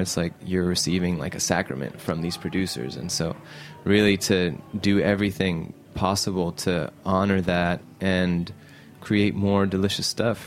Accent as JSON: {"language": "English", "country": "Saudi Arabia", "tie": "born or raised there", "said": "Cause I grew up in Saudi Arabia, and I'm half Egyptian"}